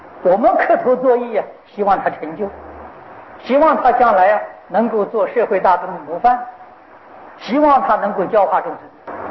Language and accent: Chinese; China; now in Singapore; 我们从中国来到新加坡，父母不在身边